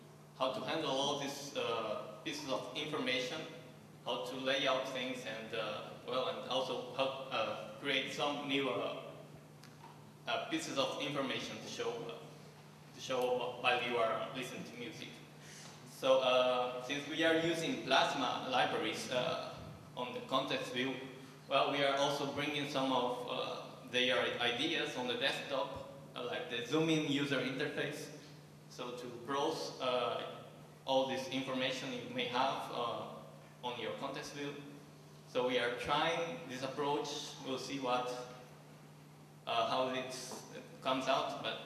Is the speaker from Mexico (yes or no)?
no; Brazil; I'm from Brazil.